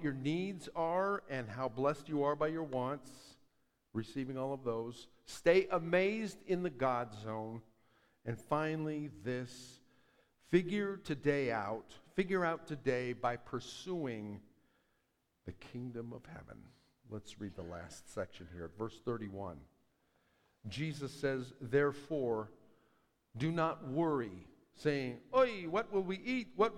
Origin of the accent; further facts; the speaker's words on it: Washington, United States; I grew up in Northwest Washington and spent a few high school summers laboring